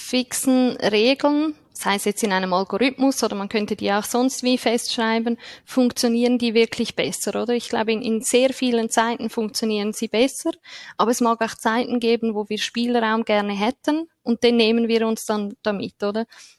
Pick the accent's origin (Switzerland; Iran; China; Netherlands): Switzerland; wenn man das als Schweizer so sagen darf.